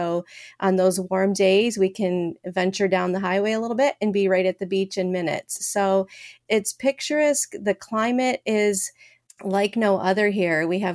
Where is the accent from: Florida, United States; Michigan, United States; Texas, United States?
Michigan, United States; I'm from the Midwest. I'm from Michigan. I'm a small town in Michigan.